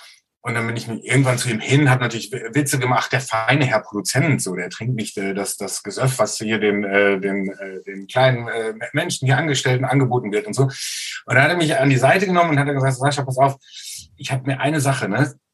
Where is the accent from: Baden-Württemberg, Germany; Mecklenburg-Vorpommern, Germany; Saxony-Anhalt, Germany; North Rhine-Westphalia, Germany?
North Rhine-Westphalia, Germany; Soest; Also zuerst mal komme ich aus einer Stadt, aus einer Kleinstadt, ich komme aus Soest in Westfalen